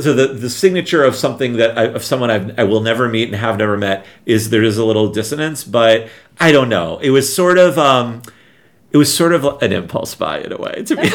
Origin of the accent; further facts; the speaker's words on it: Chicago, Illinois, United States; We're both from the South Side of Chicago. Mm-hmm. I'm a fifth generation South Sider. We were from the same neighborhood, but never knew each other.